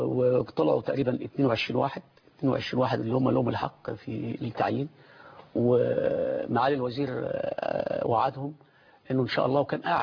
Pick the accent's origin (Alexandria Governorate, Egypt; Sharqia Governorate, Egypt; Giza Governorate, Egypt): Giza Governorate, Egypt; Atfih; إحنا أبناء مصر كلنا، يعني ما تفرقش إن أنا ابن أطفيح أو ابن أحد قرى مركز أطفيح